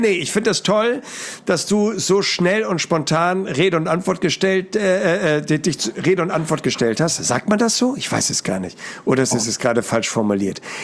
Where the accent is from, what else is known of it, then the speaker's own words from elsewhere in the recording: Hamburg, Germany; bei mir als Hamburger Friseur